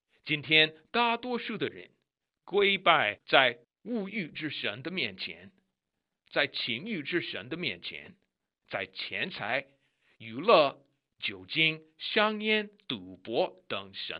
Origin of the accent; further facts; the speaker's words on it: United States; Chinese is a second language; 对我一个美国人来说，中国字很好玩